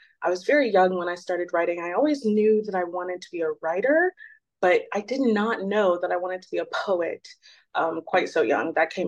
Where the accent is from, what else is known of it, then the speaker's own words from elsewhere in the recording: Chicago, Illinois, United States; I grew up in Chicago, Illinois. I am 25 just recently this year.